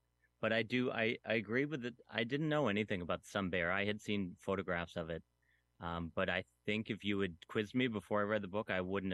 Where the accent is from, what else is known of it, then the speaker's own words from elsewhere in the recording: Northeast, United States; I grew up in the Northeast, and we have plenty of them. And where I am now in the Catskills has a pretty stable population of about 2,000 black bears.